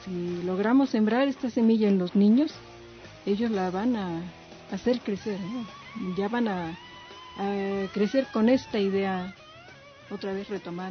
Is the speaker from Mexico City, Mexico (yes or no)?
yes; Mexico City, Mexico; yo me crié en el Pedregal de Santo Domingo cuando era un lugar virgen